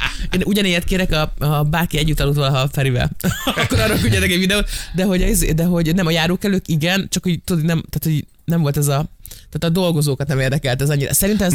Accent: Szabolcs-Szatmár-Bereg, Hungary; Én Szabolcsi vagyok, tudod, hogy mi nem tudunk ilyet csinálni.

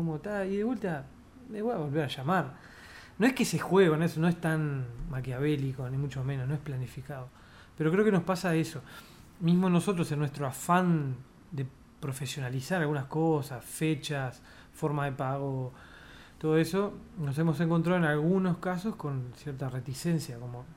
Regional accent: Mercedes, Soriano, Uruguay; born there; now in Montevideo, Uruguay; yo nací en Mercedes, y cuando voy para allá a ver a mis viejos

